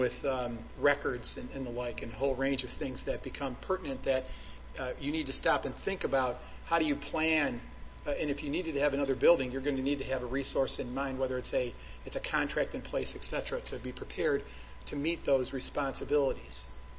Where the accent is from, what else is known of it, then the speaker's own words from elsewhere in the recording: Cleveland, Ohio, United States; So I grew up in Cleveland, which is where Cuyahoga County is, on the west side of Cleveland, in a very small house with six brothers and sisters and one bathroom.